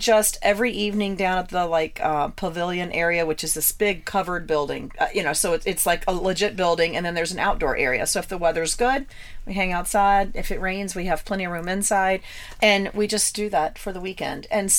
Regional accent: Virginia, United States; We're from Virginia. They're from North Carolina. But we meet in Indiana, right?

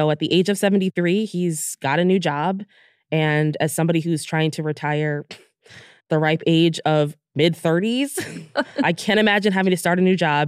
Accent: United States; we're from the United States, so we're kind of putting everything through the context of, like, our leaders.

